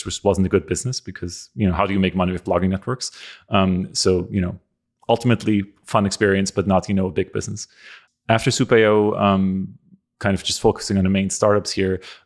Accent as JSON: {"language": "English", "country": "Austria", "second_language": "English", "said": "I'm from Europe originally, from Austria."}